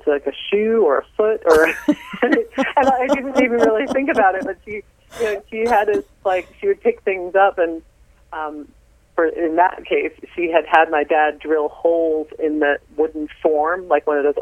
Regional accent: Melville, New York, United States; we grew up in suburbia on Long Island in Melville

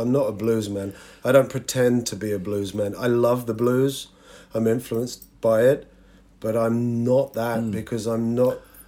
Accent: London, United Kingdom; I grew up in London. I come from a working class family that grew up in the East End

